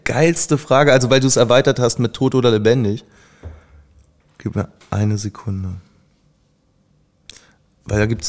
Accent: Mexico; Ey, ich bin so verkehrte Welt. Ich bin in Mexiko aufgewachsen.

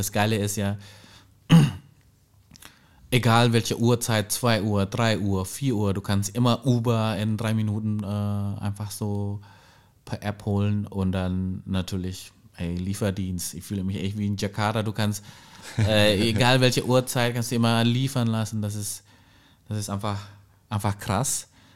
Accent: Bavaria, Germany; aber ich komme ja aus Bayern, ja, und ich finde das beste Bier, ja, genau.

